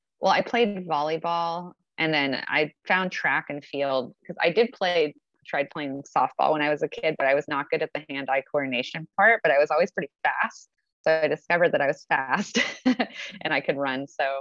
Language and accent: English; New York, United States; moved away as an adult; also born or lived in California; now in Canada; I'm from the U.S. originally. So I grew up in New York, just outside New York City. And then I ended up moving to Canada about 5-6 years ago. Okay. And before that, I lived in California for a while.